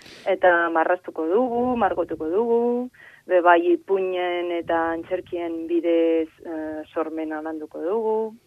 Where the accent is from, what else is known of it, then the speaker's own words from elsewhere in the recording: Catalonia, Spain; Basque is a second language; Barkatu nire euskaragatik, Kataluniakoa naiz eta akats pila bat itzen ditut.